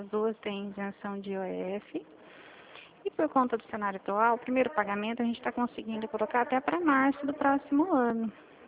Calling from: Presidente Prudente, São Paulo, Brazil; Eu falo de Presidente Prudente, São Paulo.

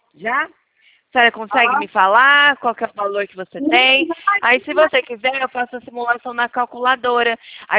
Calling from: Ribeirão Preto, São Paulo, Brazil; Eu sou daqui de Ribeirão Preto, estado de São Paulo

